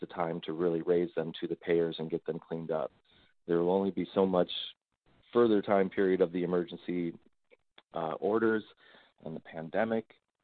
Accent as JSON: {"language": "English", "region": "California", "country": "United States", "said": "since I'm from California in the Los Angeles office"}